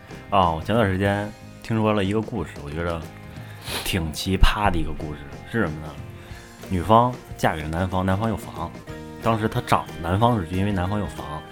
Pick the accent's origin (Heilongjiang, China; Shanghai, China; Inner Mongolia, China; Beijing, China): Beijing, China; 因为我是外地的嘛，我从小就在北京这边长大，